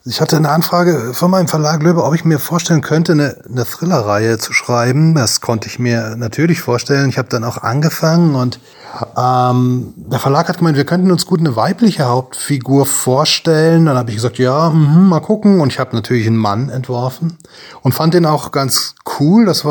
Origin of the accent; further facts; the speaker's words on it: Baden-Württemberg, Germany; now in Frankfurt, Germany; Eigentlich stamme ich aus dem Schwarzwald, aber ich bin schon 20 Jahre hier in Frankfurt und ich mag Frankfurt sehr gern.